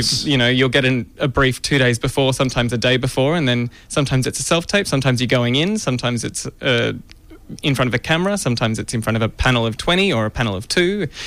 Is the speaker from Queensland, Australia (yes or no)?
no; Wollongong, New South Wales, Australia; No, I'm from Wollongong, south of Sydney.